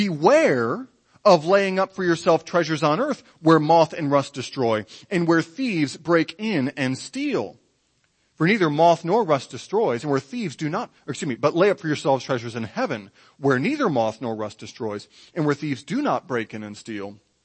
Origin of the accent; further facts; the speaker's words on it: Michigan, United States; And boy, I'm from Michigan.